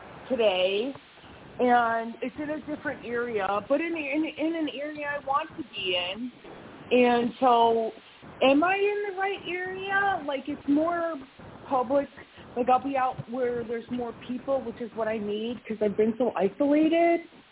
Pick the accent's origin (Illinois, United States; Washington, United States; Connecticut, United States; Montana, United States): Illinois, United States; now in Wisconsin, United States; I am in Wisconsin, but I'm from Illinois.